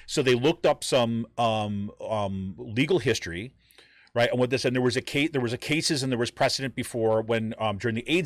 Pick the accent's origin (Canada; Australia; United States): United States; Texas; So like, I'm from Texas, and we don't do that mask thing down here.